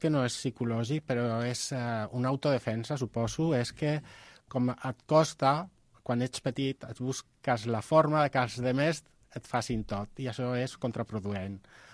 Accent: Madrid, Community of Madrid, Spain; Nosaltres som de Madrid

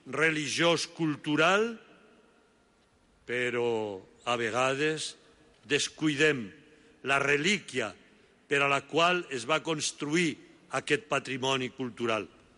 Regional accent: Aragon, Spain; Es nota que sóc aragonès.

